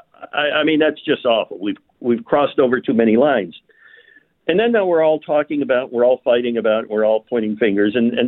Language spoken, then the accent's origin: English; Binghamton, New York, United States; Of course, I grew up in the Binghamton area. I was 19 years old, and I can remember spending that evening at Haskell Field.